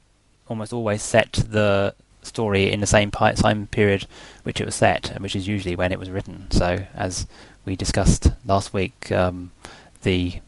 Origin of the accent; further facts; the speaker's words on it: England, United Kingdom; from England.